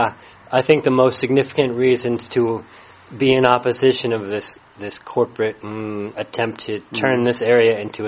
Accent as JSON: {"language": "English", "town": "Lincolnville", "region": "Maine", "country": "United States", "said": "I'm from Lincolnville, Maine."}